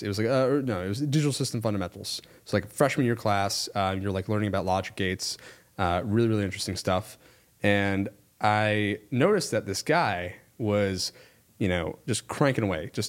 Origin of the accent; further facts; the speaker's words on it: New York, United States; It's like, oh, New York. No way. Me too. Turns out we grew up 5 minutes away from each other back at home.